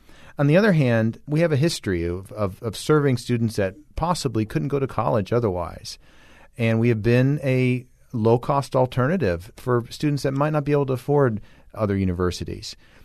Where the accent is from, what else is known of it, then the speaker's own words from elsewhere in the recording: West Virginia, United States; I'm from West Virginia. West Virginia is leaving.